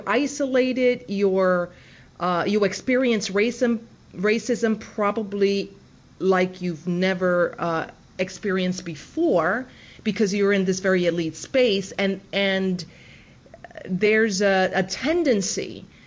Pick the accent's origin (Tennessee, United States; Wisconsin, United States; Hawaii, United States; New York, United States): New York, United States; New York City; I'm from the Bronx.